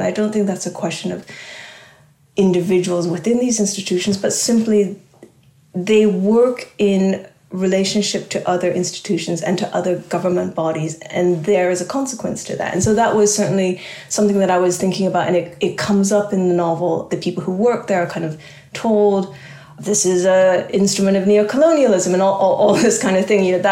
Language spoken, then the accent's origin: English; California, United States; I always remember I grew up in California